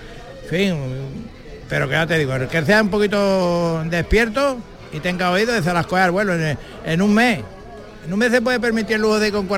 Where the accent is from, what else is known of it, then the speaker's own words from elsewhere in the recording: Andalusia, Spain; en mi tierra vamos a seguir hablando en andaluz.